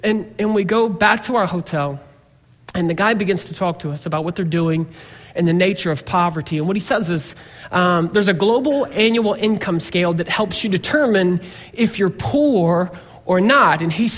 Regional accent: Harlem, Georgia, United States; And while I'm from Harlem, Georgia, I see the value of going to the dump.

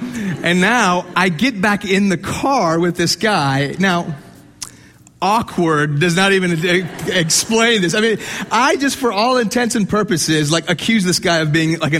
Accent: United States; I mean, I'm American. I'm a former Muslim.

